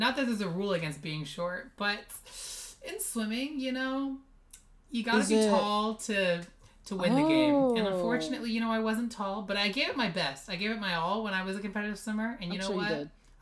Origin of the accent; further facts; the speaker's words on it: Sandy Hook, Connecticut, United States; moved away; And I'm actually from the East Coast. So I'm from all the way in Sandy Hook, Connecticut. That's where I was born and raised. Yeah. So I definitely traveled a bit to come to California.